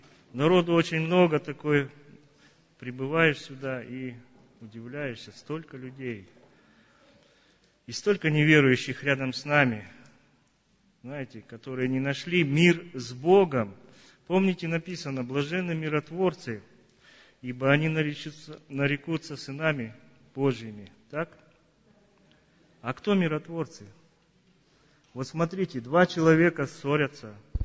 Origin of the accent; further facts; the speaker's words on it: Chernogorsk, Khakassia, Russia; я из Черногорска, Хакасия, и по служебной своей обязанности, то есть по работе, я приехал сюда в командировку.